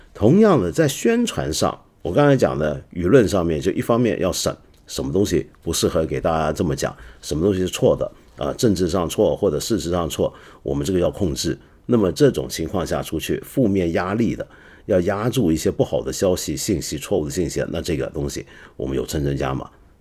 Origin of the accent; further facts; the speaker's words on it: China; 就认为现在搞得好像很弱是为了坑我们中国人